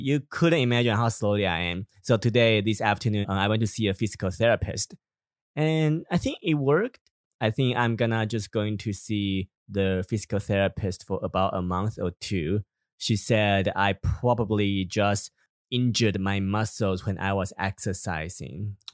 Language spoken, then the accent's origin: English; Taiwan; now in United States; I'm from Taiwan